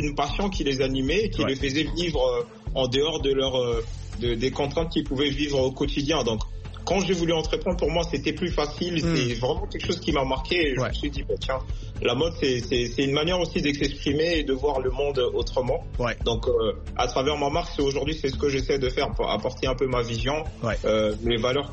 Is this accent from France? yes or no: no; Kinshasa, DR Congo; je suis originaire du Congo Kinshasa, donc j'ai grandi, enfin je suis né au Congo, et j'ai grandi dans une commune, dans une petite ville qu'on appelle Matongé